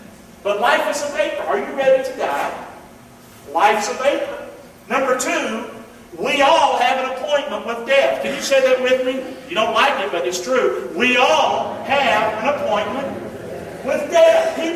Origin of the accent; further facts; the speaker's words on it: the South, United States; That's what growing up in the South gets you, you know?